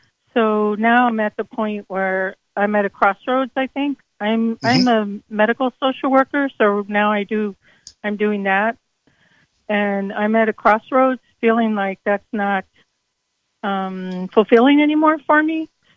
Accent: New Mexico, United States; I'm currently living in California. I'm originally from New Mexico.

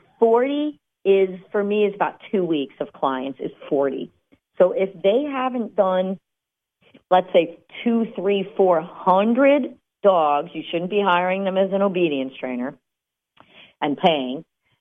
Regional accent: New Jersey, United States; well, we're from New Jersey, and we've never been on a stagecoach

